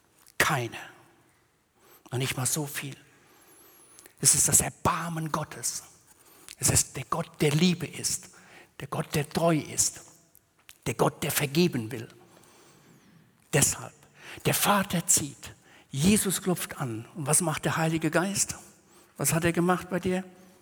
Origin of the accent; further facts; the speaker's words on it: West Germany, Germany; Ich habe mal in meinem Heimatort gepredigt, in einem Ort in Westdeutschland.